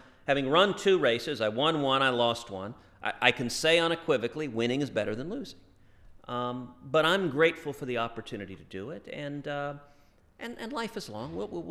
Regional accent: Houston, Texas, United States; I'm from Houston. Houston is obviously we have Johnson Space Center.

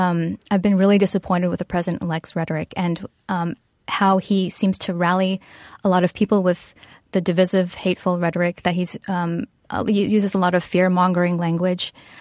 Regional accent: New York, United States; born there; now in Houston, United States; And I'm an Asian American woman who's the daughter of Filipino immigrants. I was born in New York, the most ethnically diverse city in the United States. And now I call Houston home

